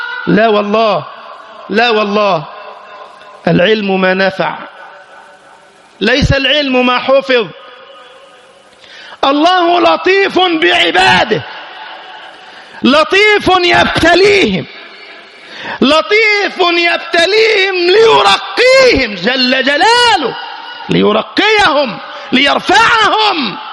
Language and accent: Arabic; Egypt; فمر على بلدنا مصر